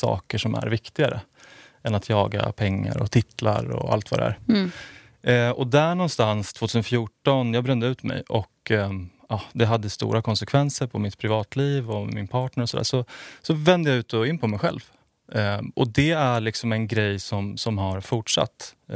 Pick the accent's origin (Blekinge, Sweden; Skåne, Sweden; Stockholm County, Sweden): Stockholm County, Sweden; Jag är född utanför Stockholm. Har bott utanför Stockholm, flyttat in till Kungsholmen nu.